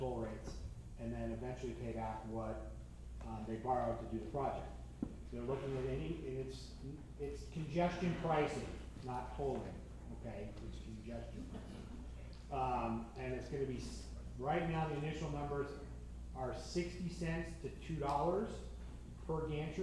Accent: Ohio, United States; I mean, I grew up in Ohio, and you're throwing change as you go on the turnpike, you know.

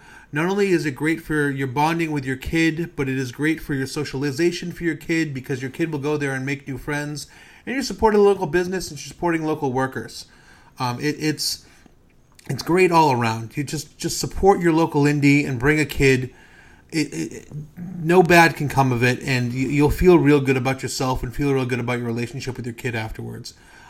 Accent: Chattanooga, Tennessee, United States; In the state of Georgia, really, I come from Chattanooga, and I make the anywhere from 2 to 3.5 hour drive, depending on Atlanta traffic

